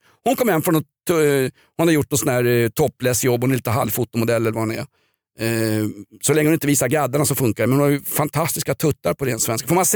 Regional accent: Vällingby, Stockholm County, Sweden; Blackeberg är ju ett rövhål. Jag är ju uppväxt i Vällingby, då får jag väl säga att Blackeberg är ett rövhål.

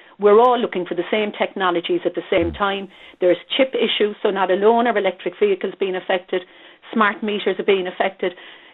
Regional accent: Cork, Munster, Ireland; you can hear from my accent, I'm from Cork, although I work in Belfast

